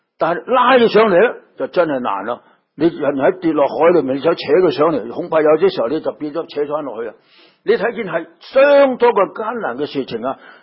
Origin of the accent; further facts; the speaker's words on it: China; 我哋中国人讲近朱者咩？赤啊嘛